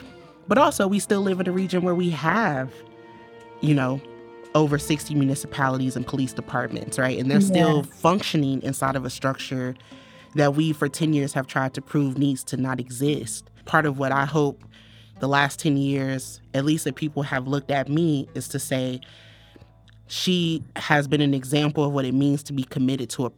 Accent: St. Louis, Missouri, United States; we are from St. Louis, so as much as I, and St. Louis is like, we live in the show me state, right?

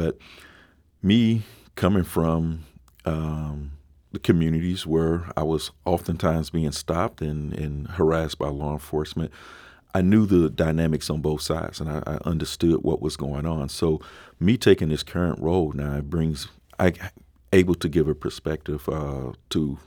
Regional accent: St. Louis, Missouri, United States; as a young teenager growing up in the St. Louis region

